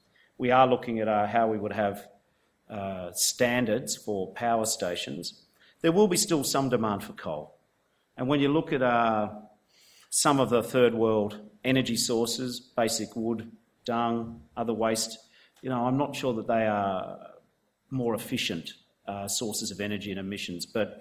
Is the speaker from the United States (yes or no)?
no; Australia; the great gift of being an Australian is that we're a long way away from a lot of these troubles.